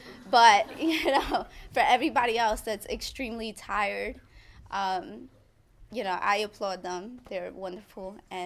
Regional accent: Brooklyn, New York, United States; I grew up in Brooklyn.

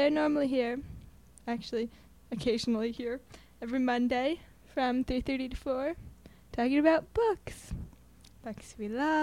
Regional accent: Hudson, New York, United States; And I'm also from Hudson.

